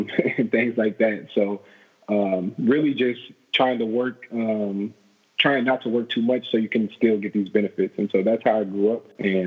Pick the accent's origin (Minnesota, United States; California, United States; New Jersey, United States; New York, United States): Minnesota, United States; I grew up in Minnesota, born and raised.